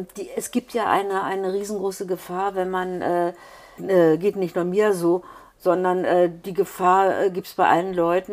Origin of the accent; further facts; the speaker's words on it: Werben, Saxony-Anhalt, Germany; durch Gespräche, die ich in Werben in meinem Heimatort habe